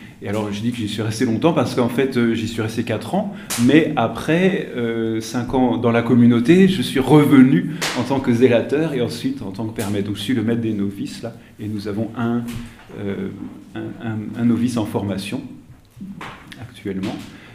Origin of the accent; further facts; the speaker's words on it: Nancy, Grand Est, France; moi je suis de Nancy. Là-bas, il n'y a pas de monastère dans l'Est.